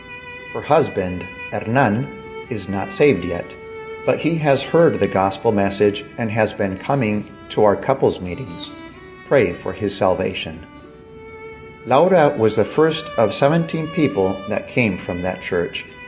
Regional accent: Argentina; Both Cristina and I grew up in Argentina, but in 1999, the Lord took us back to this needy country and led us to the city of Gualeguaychú with a population of 95,000 people.

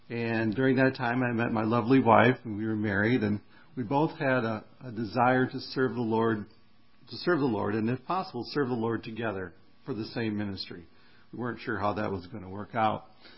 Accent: Michigan, United States; also born or lived in Florida; And I'm from Michigan, so I knew what was in Grand Rapids.

